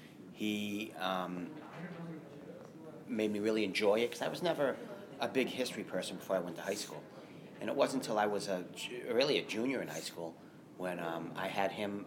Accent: Lowell, Massachusetts, United States; I was born and raised in Lowell. I still live in Lowell. So I've been there been here my whole life.

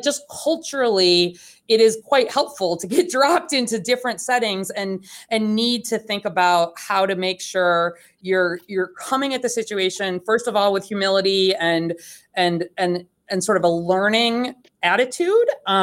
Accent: United States; particularly at the local level as an American

